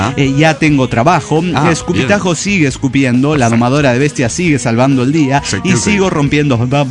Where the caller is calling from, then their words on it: Mexico City, Mexico; de Ciudad de México.